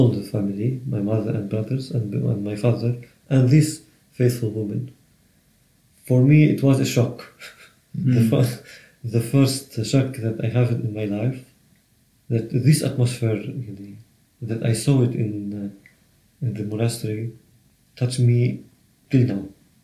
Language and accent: English; Maskenta, Lebanon; English is a second language; I was born in this village, Maskenta, and we don't have any car in the house to go anywhere.